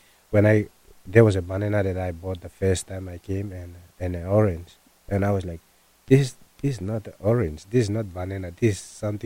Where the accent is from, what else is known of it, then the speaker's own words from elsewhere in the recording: Papua New Guinea; wow, so many different types of people live in Papua New Guinea, but we are all from Papua New Guinea.